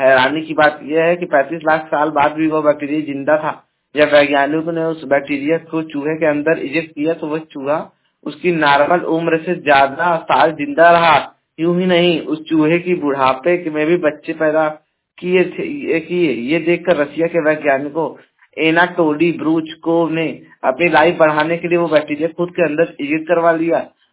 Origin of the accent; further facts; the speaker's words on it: Jaunpur, Uttar Pradesh, India; मैं उत्तर प्रदेश के जौनपुर जिले का निवासी हूं